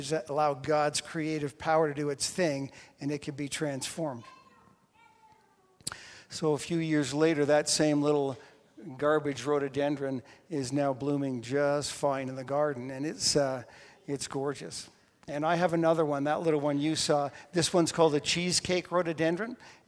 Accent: Ontario, Canada; and I'm from Ontario

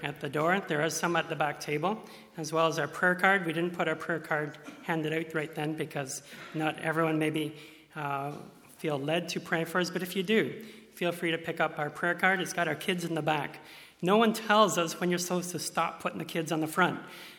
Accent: Mount Forest, Ontario, Canada; I'm a local boy. I grew up in Mount Forest, as some of you know. I went to Kenilworth Public School and then came to Mount Forest Public School for grade 7 and 8, and then went off to Norwell High School.

